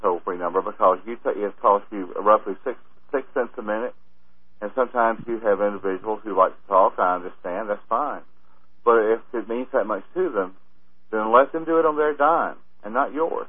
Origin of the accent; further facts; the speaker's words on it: Deep South, United States; I know I come from the Deep South, but where I was brought up, we were always pretty succinct and to the point.